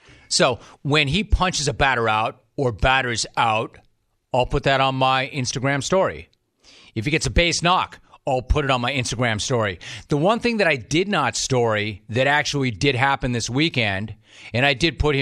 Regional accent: Lexington, Kentucky, United States; You know the world is weird when the football coach of my hometown Kentucky Wildcats is mentioned as a candidate for LSU, OU, and other top jobs.

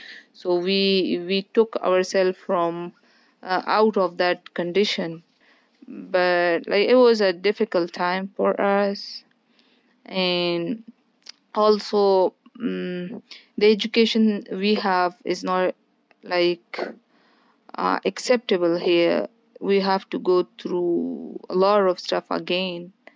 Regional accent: Afghanistan; now in New Jersey, United States

